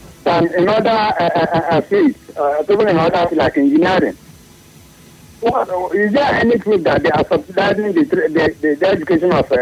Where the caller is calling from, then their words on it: Edo, Nigeria; I'm calling from Edo.